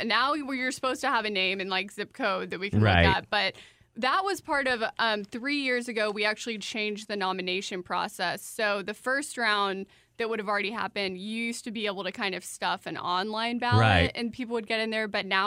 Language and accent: English; San Antonio, Texas, United States; Yeah. I'm from San Antonio, and you know, my earliest memories of Austin are coming up here as soon as I got my driver's license, go to Mohawk and Fun Fest.